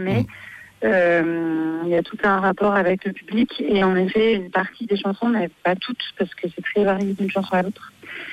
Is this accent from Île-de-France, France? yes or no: yes; Paris, Île-de-France, France; also born or lived in Lyon; Non, c'est des Parisiens. En fait, parce que moi, je suis parisienne, même si je suis lyonnaise aussi.